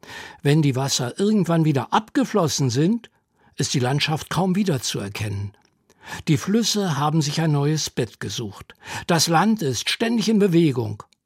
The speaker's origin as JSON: {"language": "German", "town": "Frankfurt an der Oder", "region": "Brandenburg", "country": "Germany", "tie": "born or raised there", "said": "Selbst die Brücke in meiner Heimatstadt Frankfurt an der Oder verband sich in meiner Kindheit mit dem Versprechen von Weite und Welt."}